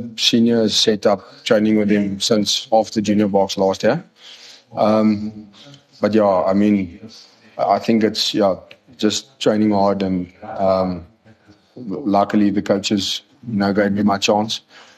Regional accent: Kimberley, Northern Cape, South Africa; We grew up there in around Kimberley. My dad, they farm. So been on the farm my whole life. Then went to primary school in Kimberley

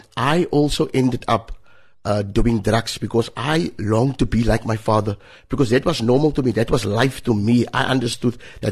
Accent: Cape Town, Western Cape, South Africa; So I grew up in Mitchell's Plain Woodlands

